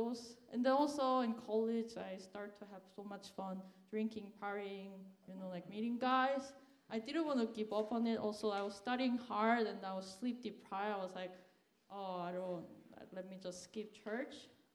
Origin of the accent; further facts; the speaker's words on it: South Korea; moved away as an adult; now in United States; I'm from Korea. I came to the United States in 2010 to study chemical engineering.